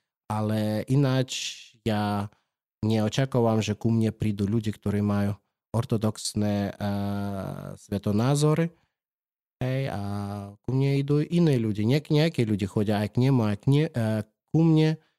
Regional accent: Ukraine; moved away as an adult; also born or lived in Crimea; now in Bratislava, Slovakia; a som pôvodom z Ukrajiny a predtým ako som prišiel na Slovensko, som pôsobil na Kryme, bol rabinom tam

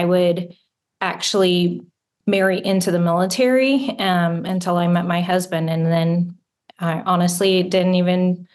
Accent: San Antonio, Texas, United States; I grew up in San Antonio, and I have a grandfather and an uncle who were both in the Air Force.

